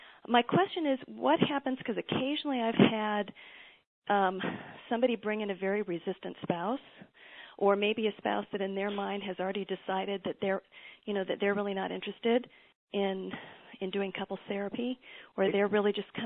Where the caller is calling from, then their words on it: Los Angeles, California, United States; from Los Angeles, California.